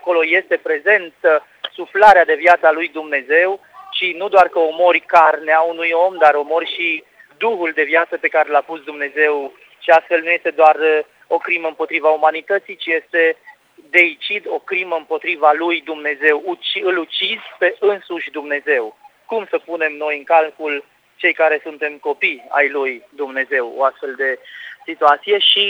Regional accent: Romania; Doamne Tată, îți mulțumesc că sunt român.

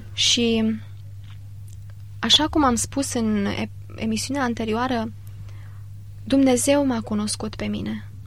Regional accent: Oltenia, Romania; born there; m-am născut în Oltenia. Provin dintr-o familie cu încă doi frați.

